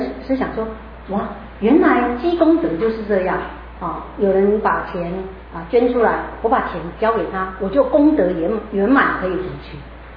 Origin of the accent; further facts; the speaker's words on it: Taiwan; 我跟他说我是从台湾来的